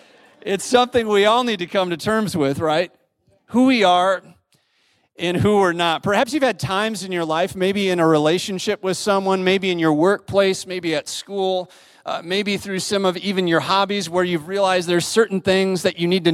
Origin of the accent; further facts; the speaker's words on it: Illinois, United States; When I was growing up in Western Illinois, Mississippi River Valley, I had a strong love for baseball.